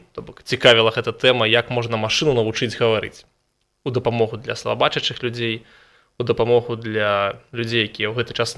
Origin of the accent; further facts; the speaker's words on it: Lida, Grodno Region, Belarus; Я сам з Лідчыны, пахожу, 7 год скончыў беларускамоўнай школы, а пазней вучыўся ў горадзе Лідзе, ў гімназіі нумар 1.